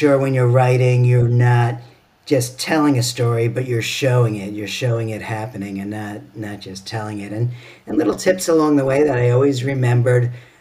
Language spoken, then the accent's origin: English; New York, United States; also born or lived in Connecticut; now in Sarasota, United States; I'm originally from New York and then many years in Connecticut. And then about 9 years ago, we moved down to Florida